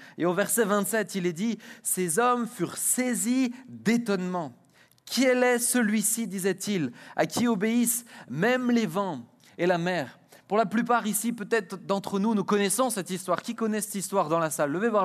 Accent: France; je suis français

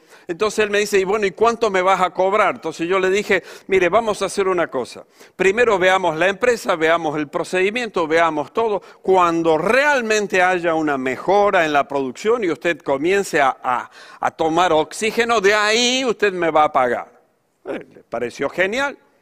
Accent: Argentina; En mi país, en Argentina, en mi ciudad, conformábamos un equipo de profesionales y hombres de negocio dentro de la iglesia.

